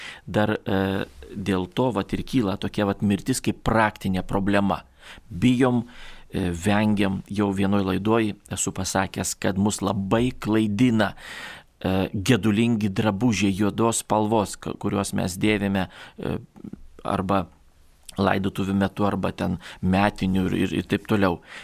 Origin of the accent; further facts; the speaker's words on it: Kaunas County, Lithuania; kilę mes esam iš Jonavos rajono ir ten nu, mes ne vieni, ten daug yra mūsų tokios pavardės, reiškia, kilę iš Jonavos rajono.